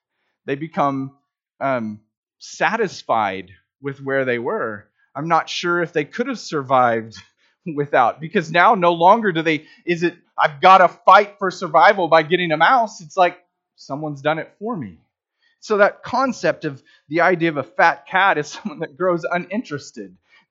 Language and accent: English; Newkirk, Oklahoma, United States; I actually think about this as growing up in Newkirk, and we lived kind of outside of town, and we had about 11 acres